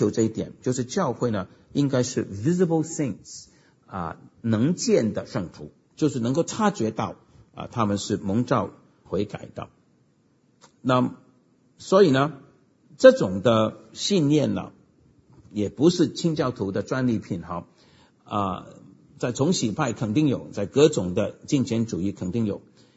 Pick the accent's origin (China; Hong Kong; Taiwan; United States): United States; 那我们美国人的